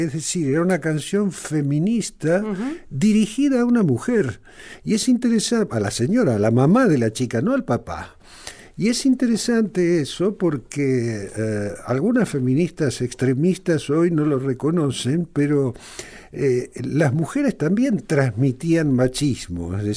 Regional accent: Rosario, Santa Fe, Argentina; yo soy rosarino

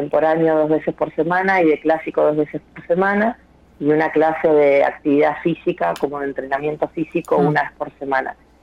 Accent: Rosario, Santa Fe, Argentina; now in Buenos Aires, Argentina; soy rosarina pero vivo en Buenos Aires

